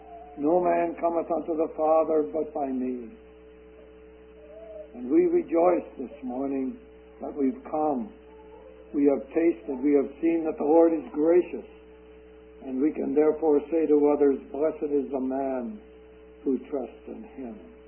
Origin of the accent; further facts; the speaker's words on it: United States; I am an American. And I love this country. I have a deep affection for our country. This land is the land of my birth.